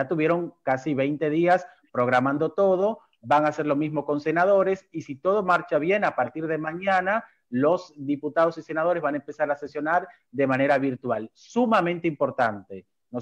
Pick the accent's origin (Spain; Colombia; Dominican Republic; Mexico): Dominican Republic; now in Argentina; el organismo que uno tiene como dominicano en este país